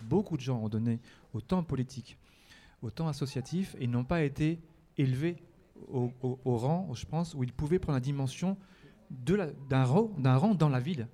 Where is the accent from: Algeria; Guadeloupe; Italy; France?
Algeria; Je suis algérien.